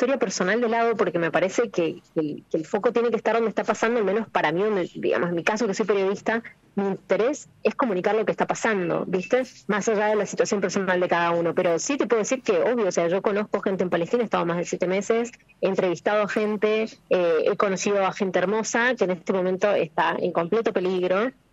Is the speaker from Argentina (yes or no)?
yes; San Juan, Argentina; Yo no tenía, como obviamente soy de San Juan, digamos, no tenía aquí alguien que me viniera a saludar